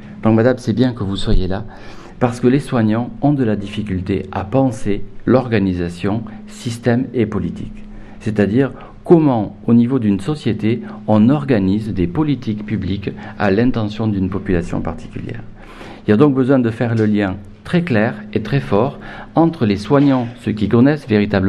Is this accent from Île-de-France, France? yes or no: no; Bordeaux, Nouvelle-Aquitaine, France; c'est près de Bordeaux, et je viens de Bordeaux.